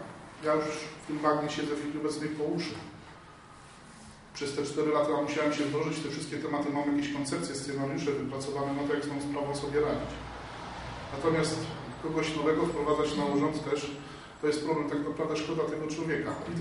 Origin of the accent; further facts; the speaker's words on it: Jedwabno, Warmian-Masurian Voivodeship, Poland; Czuję się, że pochodzę z tej gminy, z gminy Jedwabno i ta nazwa Jedwabno też jest dla mnie ważna. Tak? Tu chodziłem do szkoły, tutaj chodziłem do kościoła